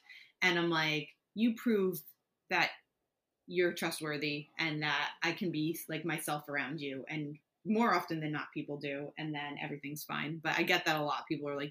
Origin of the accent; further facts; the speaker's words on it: New York, United States; But I am also a New Yorker.